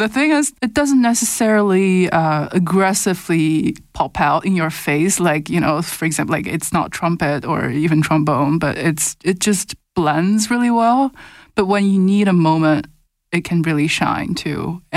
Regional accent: China; moved away; So I grew up in China. I spent most of my teenage years and childhood in China.

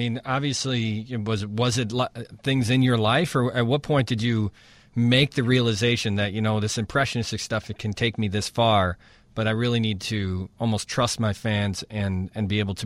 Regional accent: Chicago, Illinois, United States; I almost want to say northwest side because I'm from Chicago.

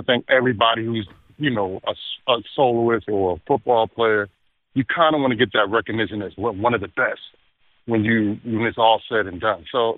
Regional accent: Philadelphia, Pennsylvania, United States; Well, growing up in Philly, man, so we used to do the whole biker outfit.

